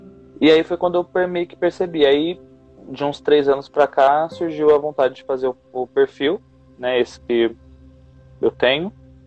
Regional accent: Campinas, São Paulo, Brazil; now in São Paulo, Brazil; Eu sou de Campinas, na verdade. Hoje eu moro em São Paulo, mas eu sou de Campinas, interior de São Paulo.

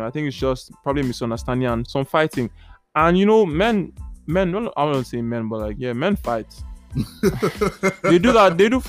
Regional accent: Nigeria; I'm Nigerian, so like, I've learned not to trust the police.

